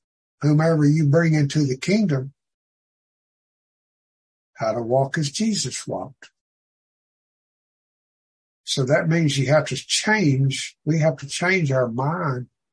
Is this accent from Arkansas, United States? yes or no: yes; Arkansas, United States; See, I'm from Arkansas. I need some help.